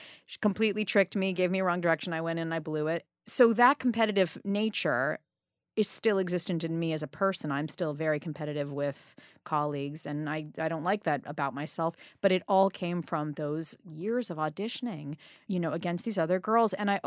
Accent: New York City, New York, United States; because I grew up on the Upper East Side, my mother said, fine, I'll take you to the auditions.

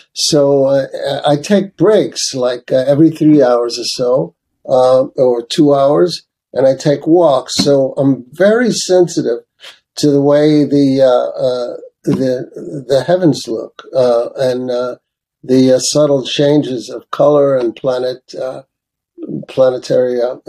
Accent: Brooklyn, New York, United States; also born or lived in Manhattan; You know, growing up in Brooklyn, New York, and Manhattan, you know, all those obscured by buildings

